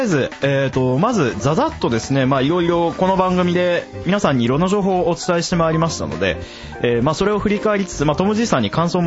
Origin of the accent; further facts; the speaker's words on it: Kyushu, Japan; 生粋の九州男児である私